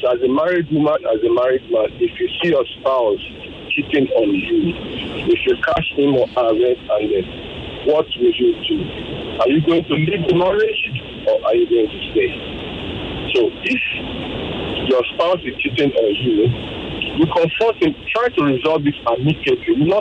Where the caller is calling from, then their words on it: Isheri Olofin, Lagos, Nigeria; I'm calling from Isheri Olofin.